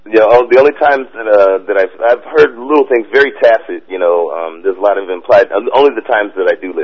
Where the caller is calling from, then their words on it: Long Beach, California, United States; Hey, what's up? … from Africa Beach.